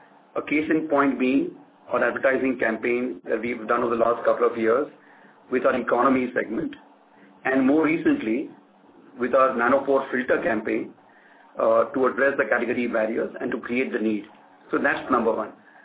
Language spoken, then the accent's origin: English; India; I think like a lot of people across the country, as Indian citizens, we were also heartbroken